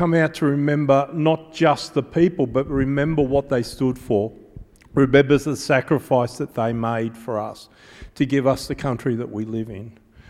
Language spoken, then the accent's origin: English; Australia; Now, the irony that I enjoy being Australian is that the son of a convict went and beat the English elite.